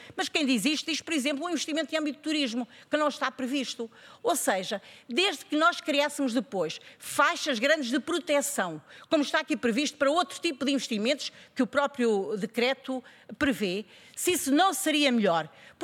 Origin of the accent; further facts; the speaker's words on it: Centro, Portugal; porque eu sou do Centro